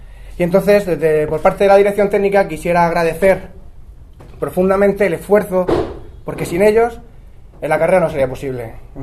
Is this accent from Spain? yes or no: yes; Cartagena, Region of Murcia, Spain; born there; soy cartagenero de nacimiento y de familia.